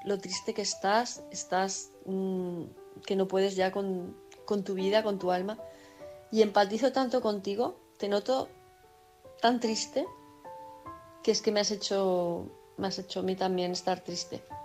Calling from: Palma, Balearic Islands, Spain; de Palma de Mallorca.

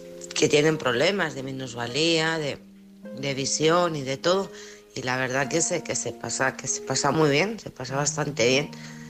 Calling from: Alcorcón, Community of Madrid, Spain; de Alcorcón.

